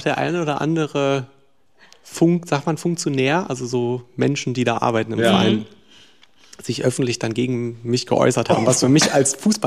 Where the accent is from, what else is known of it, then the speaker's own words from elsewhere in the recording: Berlin, Germany; das Berlin, in dem ich aufgewachsen bin, das ist Potsdam sehr viel näher und ähnlicher, sage ich jetzt mal, als jetzt so das Berlin, das jetzt so Auswärtige mit Berlin verbinden.